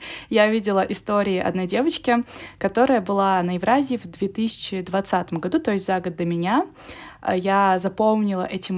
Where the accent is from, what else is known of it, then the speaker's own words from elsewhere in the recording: Kamchatka Krai, Russia; now in Nizhny Novgorod, Russia; как ты уже сказала. Я родилась на Камчатке и жила там долгое время. Сейчас живу в Нижнем Новгороде